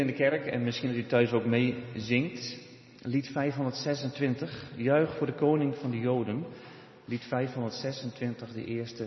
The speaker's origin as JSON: {"language": "Dutch", "region": "Friesland", "country": "Netherlands", "tie": "born or raised there", "lives_now": "Veldhoven, Netherlands", "said": "uit Veldhoven, maar daarvoor geboren en getogen in Friesland. Nu anderhalf jaar werkend bij de kerk in Veldhoven."}